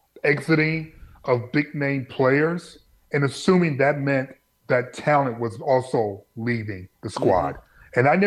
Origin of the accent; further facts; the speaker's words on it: Detroit, Michigan, United States; I knew that I'm from Detroit. I know what a bad football team looks like.